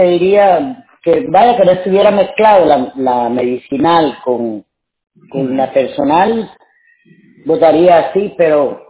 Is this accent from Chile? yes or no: no; Cuba; moved away; yo soy cubana, yo llevo más de 10 años aquí